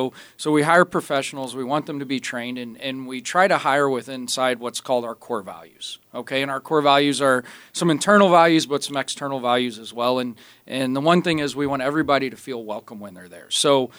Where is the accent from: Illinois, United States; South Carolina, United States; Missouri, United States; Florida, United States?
Missouri, United States; St. Louis; Yes, we're born and raised in St. Louis, right? Maybe it's bad. We've probably never lived anywhere else